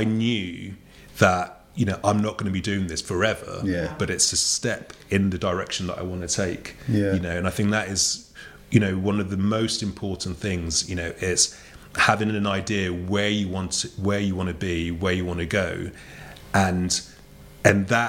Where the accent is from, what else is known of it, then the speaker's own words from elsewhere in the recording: United Kingdom; I'm proudly British. I'm proudly, you know, West African